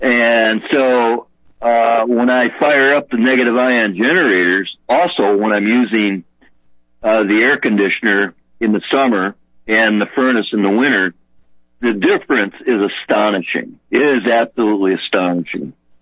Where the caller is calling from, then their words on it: Michigan, United States; Yeah, I'm in Great Lakes State, right?